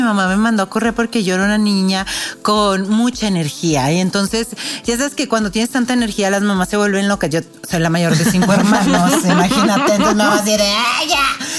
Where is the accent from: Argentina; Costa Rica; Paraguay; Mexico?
Mexico; Torreón, Coahuila; Yo soy de Torreón y con el calor intenso de Torreón